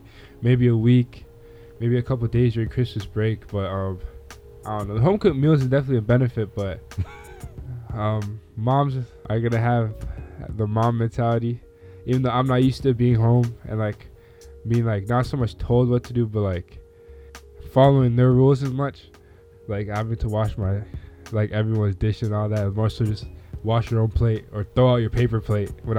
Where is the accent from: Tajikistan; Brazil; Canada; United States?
Canada; I'm a kid from Canada